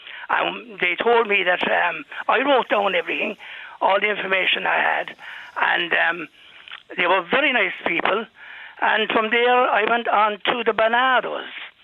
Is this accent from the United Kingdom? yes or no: no; Cork, Munster, Ireland; also born or lived in Dublin; I was born in Dublin, but reared in Cork.